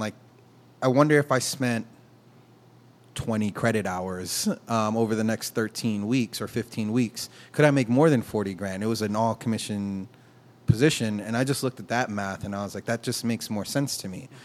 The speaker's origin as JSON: {"language": "English", "town": "Harlem", "region": "New York", "country": "United States", "said": "So I looked at it and I said, I'm originally from Harlem."}